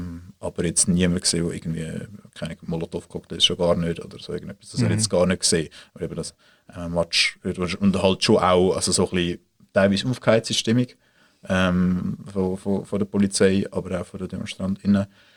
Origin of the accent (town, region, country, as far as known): Swiss Plateau, Switzerland; born or raised there